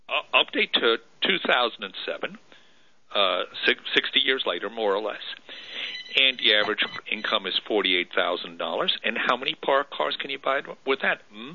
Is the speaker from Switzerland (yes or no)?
yes; Switzerland; moved away as an adult; now in United States; You know, I came to America from Switzerland. I immigrated from Switzerland in 1952.